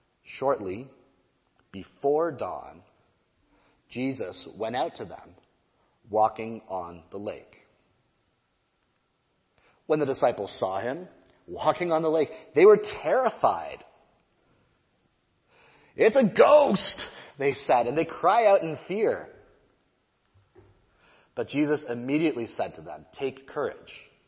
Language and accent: English; Burlington, Ontario, Canada; now in Nebraska, United States; I am from Burlington, Ontario, a very small city of about 180,000 people, which would be the third largest city in Nebraska.